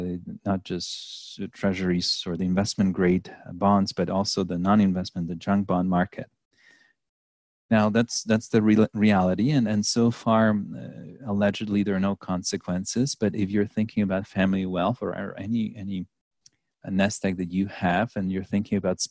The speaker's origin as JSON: {"language": "English", "country": "Poland", "tie": "born or raised there", "also_born_or_lived": "Paris", "second_language": "English", "moved": "as an adult", "lives_now": "New York, United States", "said": "I grew up in Poland in the 80s. I moved to New York when I was in my 20s. I lived in Paris for a while."}